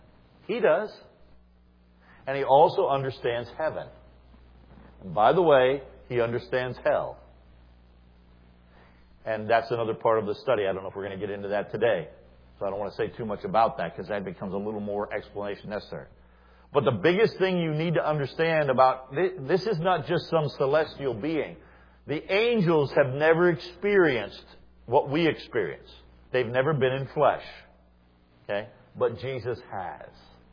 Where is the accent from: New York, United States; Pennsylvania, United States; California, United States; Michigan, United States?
Pennsylvania, United States; Pittsburgh; I came from Pittsburgh.